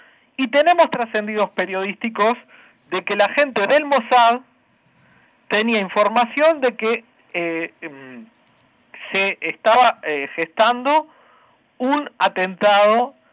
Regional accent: Uruguay; es lo que nos pasa a los uruguayos, porque a los uruguayos, no tanto como la Argentina, acá es un país de mucha cultura política

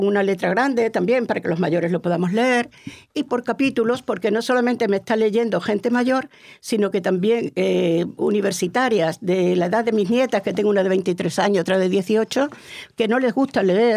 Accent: Córdoba, Andalusia, Spain; Yo soy cordobesa y los cordobeses somos amantes de las tres culturas.

